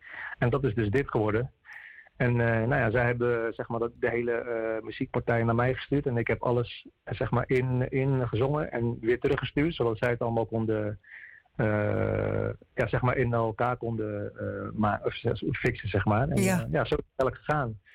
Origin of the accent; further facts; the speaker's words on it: Alphen aan den Rijn, South Holland, Netherlands; ik kom natuurlijk uit Alphen aan de Rijn.